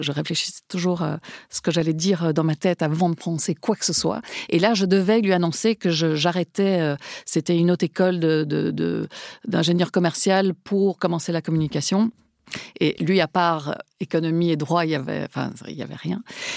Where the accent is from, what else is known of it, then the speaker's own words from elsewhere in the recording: Spain; Parce que je suis espagnole, pardon.